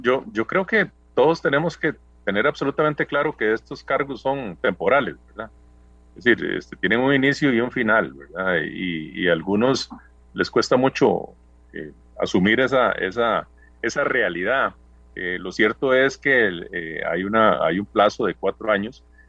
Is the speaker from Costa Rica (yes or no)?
yes; Costa Rica; que eso es al final de cuentas lo que nos va a permitir salir adelante juntos